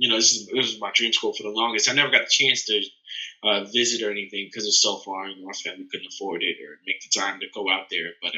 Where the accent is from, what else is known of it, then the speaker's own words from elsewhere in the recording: Baltimore, Maryland, United States; I'm from Baltimore, Maryland.